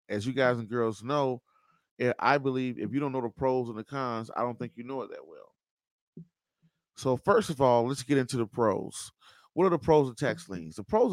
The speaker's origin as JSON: {"language": "English", "region": "Georgia", "country": "United States", "tie": "born or raised there", "said": "I typed in my hometown, Burke County, Georgia."}